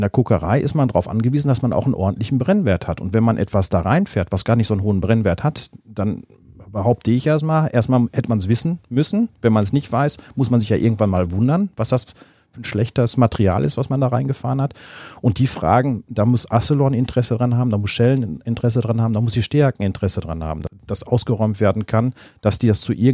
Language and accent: German; Gladbeck, North Rhine-Westphalia, Germany; ich komme ja aus Gladbeck